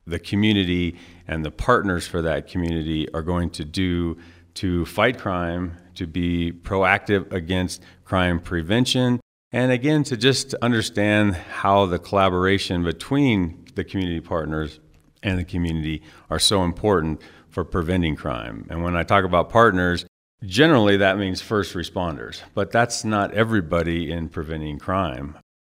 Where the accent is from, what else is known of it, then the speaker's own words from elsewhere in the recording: Colorado, United States; also born or lived in abroad; I am a Colorado guy, but more of a northern Colorado guy. I was born across the pond. My father was a military person, so I was kind of a military brat. But for the most part, I can't remember anything other than Colorado.